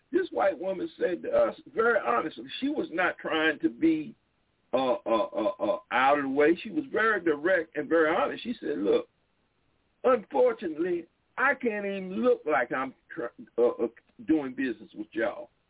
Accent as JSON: {"language": "English", "region": "South Carolina", "country": "United States", "said": "because I hail from South Carolina"}